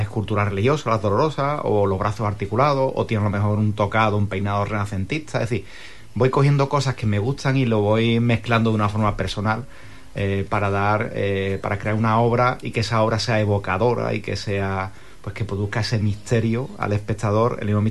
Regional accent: Huelva, Andalusia, Spain; yo soy de Huelva. He vivido siempre en la calle José Fariña y después, posteriormente, en Roque Barcia, en el barrio de La Chica. Y después hice Bellas Artes en Sevilla.

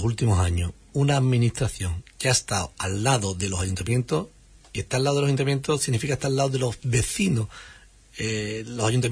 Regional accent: Lepe, Andalusia, Spain; vuelvo a hablar de mi pueblo, de Lepe

